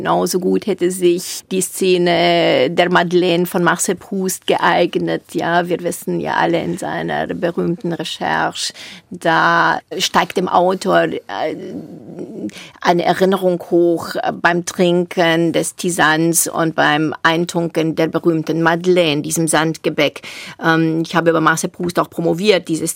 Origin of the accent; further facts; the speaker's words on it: Transylvania, Romania; German is a second language; now in Germany; Also in Rumänien, wo ich groß geworden bin, haben Häuser sehr, sehr, sehr häufig Dielenboden.